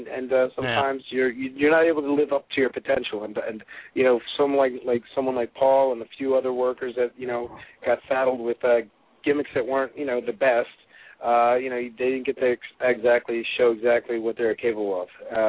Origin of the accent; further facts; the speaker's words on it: Margate, New Jersey, United States; Hey, I'm from Margate. You know what? Margate. I come from white bread Margate.